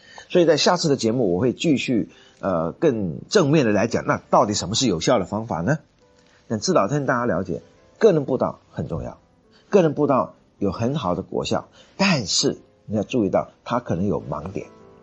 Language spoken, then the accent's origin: Chinese; China; 我们中国人可认为人人死后大部分都下地狱，所以很在乎你有没有烧香、烧纸钱、供饭。